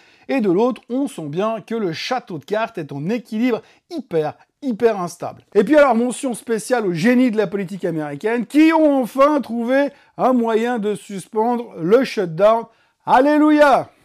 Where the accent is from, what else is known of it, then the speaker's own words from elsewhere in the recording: Geneva, Switzerland; En même temps, je suis Genevois, donc râler et Genevois, c'est un pléonasme.